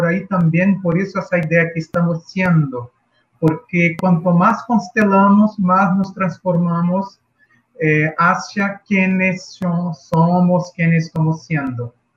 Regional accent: Rio de Janeiro, Brazil; Spanish is a second language; voy a hablar en mi español 1.0. Soy brasileño, bueno, hablo desde Río de Janeiro

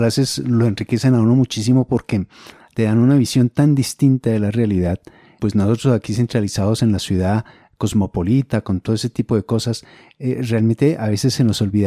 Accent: Colombia; claro, todos somos colombianos, pero todos somos muy distintos.

